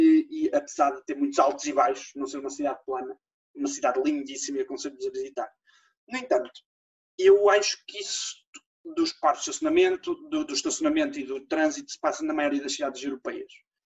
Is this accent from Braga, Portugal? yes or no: no; Porto, Portugal; eu sou natural do Porto, nasci no Porto, fui criado na cidade do Porto também e continuo a andar e adoro a minha cidade.